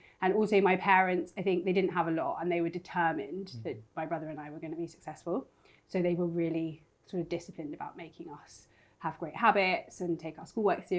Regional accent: London, United Kingdom; Yeah, so my dad's from Jamaica, first generation immigrant, and my mum is Irish. And I grew up in South London

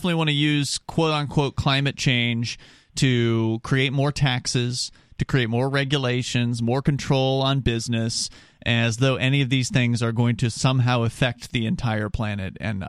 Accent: Florida, United States; You came from New York. I came up from Florida.

